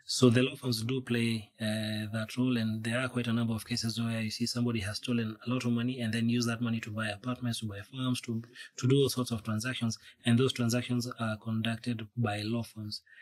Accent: Rift Valley, Kenya; You know, I'm from Rift Valley myself

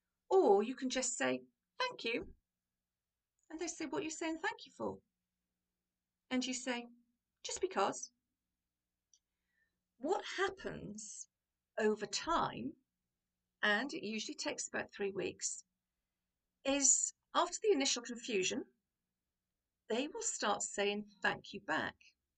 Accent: United Kingdom; particularly as British people, we say thank you

